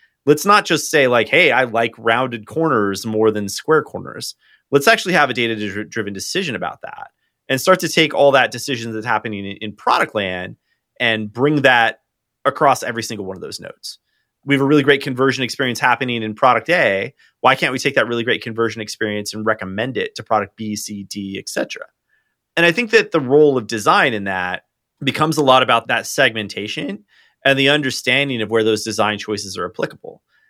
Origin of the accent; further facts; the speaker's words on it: United States; Yeah, I mean, Dave, I'm an American.